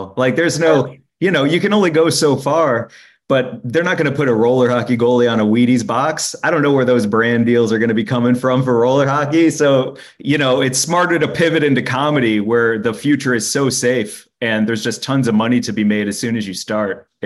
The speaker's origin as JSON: {"language": "English", "town": "St. Louis", "region": "Missouri", "country": "United States", "tie": "born or raised there", "said": "I grew up in St. Louis, Missouri, and I went up right after a comedian who was performed way before me named Nikki Glaser."}